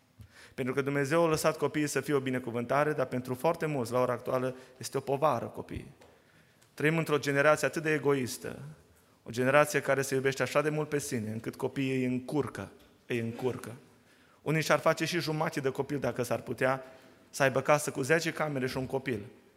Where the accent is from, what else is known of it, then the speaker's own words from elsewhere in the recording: Oradea, Bihor County, Romania; Eu sunt din Oradea